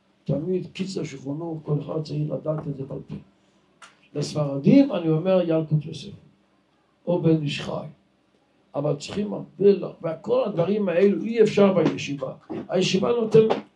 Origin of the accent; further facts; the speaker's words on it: Jerusalem, Jerusalem District, Israel; אנחנו ירושלמי נוהגים שנשים שלנו הולכים למטפחת